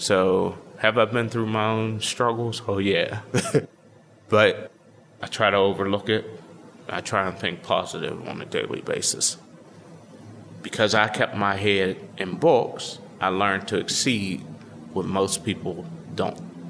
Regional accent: Wilkinsburg, Pennsylvania, United States; now in Braddock, United States; I grew up in Wilkinsburg, lived there until I was 12, and then I moved to Homestead and moved out of Homestead back in 1993 to Braddock, and I've been in Braddock since 1993.

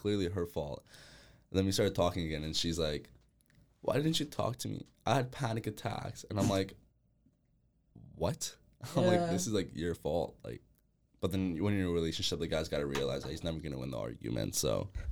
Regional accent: Albania; I mean, I'm from Albania, so like we always had that aspect

